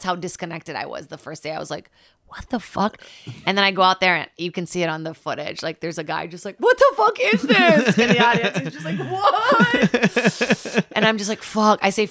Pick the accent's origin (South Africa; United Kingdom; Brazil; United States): Brazil; moved away; I'm from Brazil, born and raised.